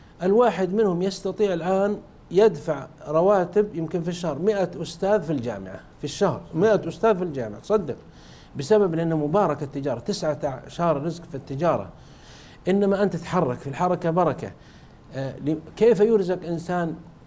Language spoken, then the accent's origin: Arabic; Jeddah, Makkah Province, Saudi Arabia; يأتي عندنا في جدة لا يملك من الدنيا شيء إلا ثوبه عليه